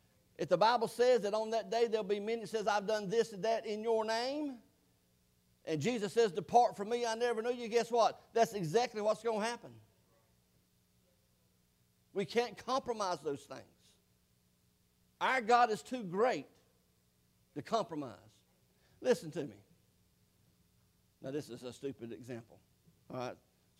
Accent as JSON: {"language": "English", "region": "North Carolina", "country": "United States", "said": "He said, where are you from? I said, from Eastern North Carolina."}